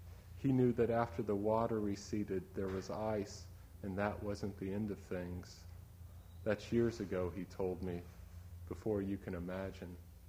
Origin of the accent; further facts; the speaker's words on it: Kansas City, Missouri, United States; I grew up in Kansas City, but behind our house was a field that I don't think the developers have gotten to yet.